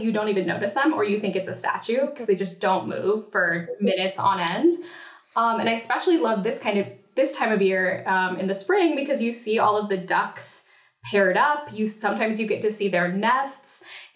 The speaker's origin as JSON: {"language": "English", "town": "Seattle", "region": "Washington", "country": "United States", "tie": "born or raised there", "said": "But there are just so many different birds here, you know, just different from the ones that I grew up with in Seattle."}